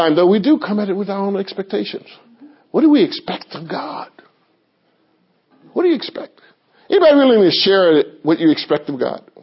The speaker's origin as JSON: {"language": "English", "region": "the South", "country": "United States", "tie": "born or raised there", "said": "I grew up in the South."}